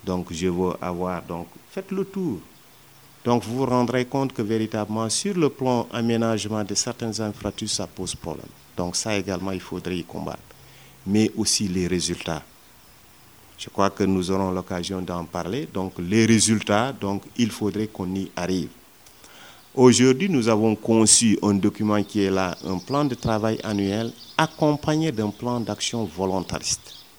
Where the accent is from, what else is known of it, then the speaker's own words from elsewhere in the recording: Senegal; En tant que Sénégalais surtout, parce que je crois que la France, c'est mon pays.